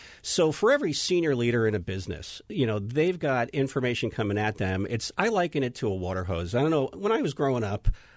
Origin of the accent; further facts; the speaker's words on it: New Jersey, United States; born or raised there